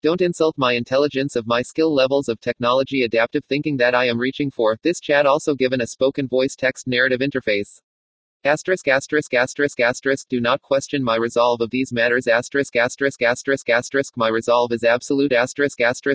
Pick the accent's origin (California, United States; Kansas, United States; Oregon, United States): California, United States; San Bernardino; here in my hometown city born San Bernardino CA on September 1, 1965.